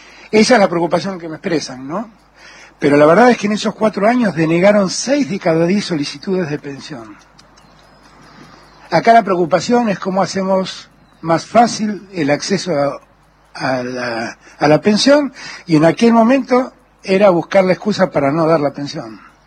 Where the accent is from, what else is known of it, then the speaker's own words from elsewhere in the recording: Argentina; Y como argentino también me llena de vergüenza.